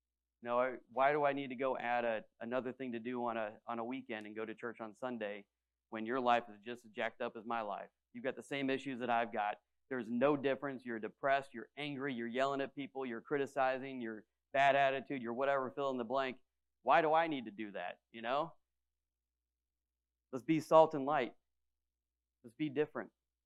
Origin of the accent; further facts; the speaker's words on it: Illinois, United States; I was from Illinois originally. A lot of my family is in Missouri.